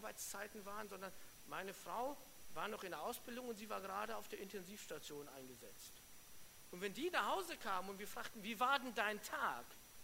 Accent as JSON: {"language": "German", "town": "Wolfsburg", "region": "Lower Saxony", "country": "Germany", "said": "Also wie ihr wisst, ich komme aus Wolfsburg"}